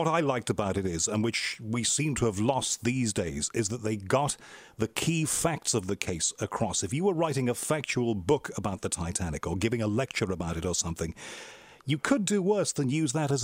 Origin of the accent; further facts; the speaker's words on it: Liverpool, North West England, United Kingdom; for me as a child growing up in Liverpool